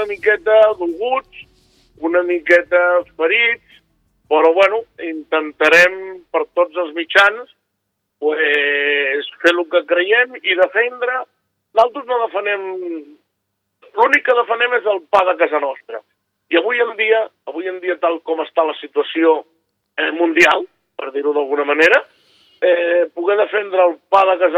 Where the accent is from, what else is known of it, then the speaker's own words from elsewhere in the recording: Sitges, Catalonia, Spain; born there; Jo soc nascut a Sitges de 8 generacions.